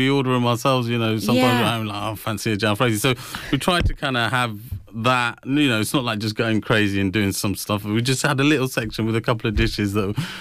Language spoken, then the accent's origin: English; United Kingdom; We're proper British born Bangladeshi boys, so, you know, we try and put both of what we have